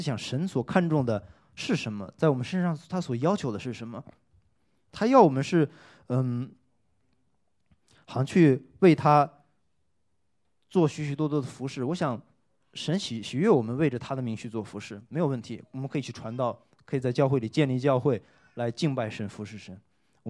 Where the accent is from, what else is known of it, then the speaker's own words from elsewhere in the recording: China; 我们中国人是百事孝为先，在日本的话，虽然我们是邻国